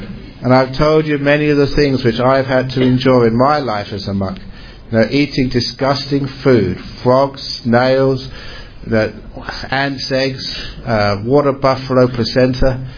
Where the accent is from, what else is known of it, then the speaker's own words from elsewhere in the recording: London, United Kingdom; born there; Now, because I was born in London, I know some of its history.